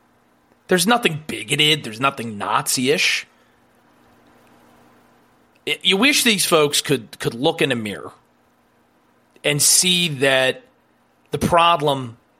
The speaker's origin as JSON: {"language": "English", "region": "New Jersey", "country": "United States", "tie": "born or raised there", "said": "So we could ask Scott about his efforts to help flip my home state of New Jersey, what's going on nationally."}